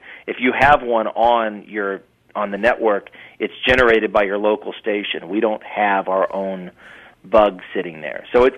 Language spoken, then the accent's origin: English; Indiana, United States; Well, and those of us from the Midwest, like I grew up in Indiana. It's not much different.